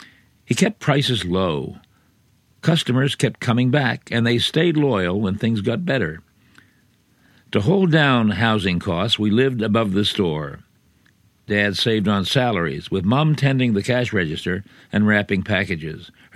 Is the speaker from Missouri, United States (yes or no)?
no; Pennsylvania, United States; I was a young boy when the ravages of the crash hit my hometown, a small industrial town near Pittsburgh. The Pennsylvania Railroad ran right through the center where my father had a store.